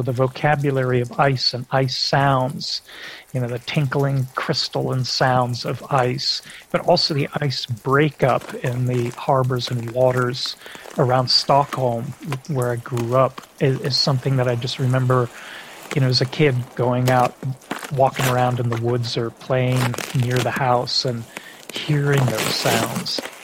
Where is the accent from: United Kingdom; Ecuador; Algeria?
Algeria; growing up in Algeria during the war